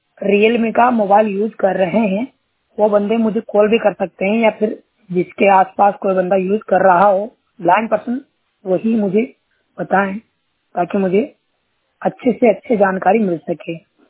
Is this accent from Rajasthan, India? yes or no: yes; Rajasthan, India; मैं राजस्थान से हूँ … और मैं बीए फाइनल ईयर का छात्र हूँ।